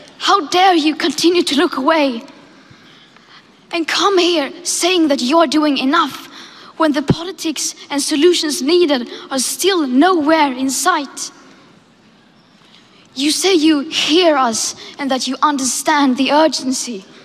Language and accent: English; Sweden; English is a second language; I am from Sweden, it's a small country, and there it is the same argument.